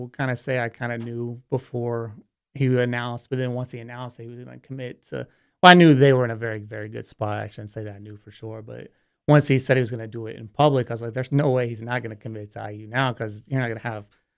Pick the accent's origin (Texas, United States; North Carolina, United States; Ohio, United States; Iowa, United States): North Carolina, United States; And I'm from North Carolina, so I have a front wheel drive.